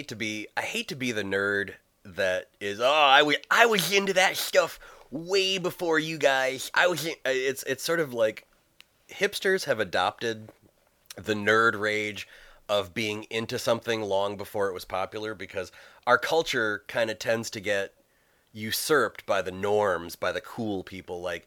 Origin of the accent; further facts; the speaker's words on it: Ireland; I'm Irish, so it's a small thing I have for Amy Poehler.